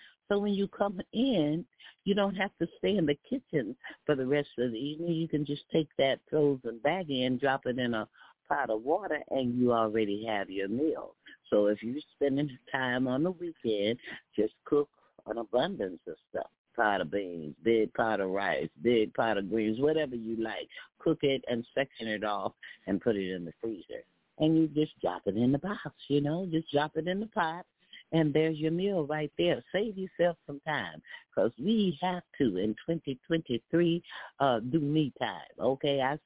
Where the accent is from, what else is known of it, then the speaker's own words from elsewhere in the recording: Texas, United States; As a Texan, we do not eat sauce on our barbecue.